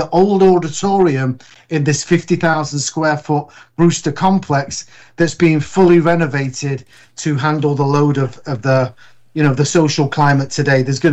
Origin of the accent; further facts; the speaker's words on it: Manchester, North West England, United Kingdom; now in Detroit, United States; The UK, I'm from Manchester. It typically rains most days.